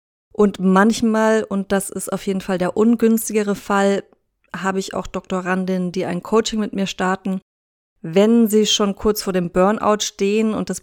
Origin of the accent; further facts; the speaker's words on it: Southern Germany, Germany; now in Gran Canaria, Spain; hier im Norden von Gran Canaria, wo ich wohne, da sind die Sommer gar nicht so heiß, wie ich das aus meiner Heimat Süddeutschland gewohnt bin.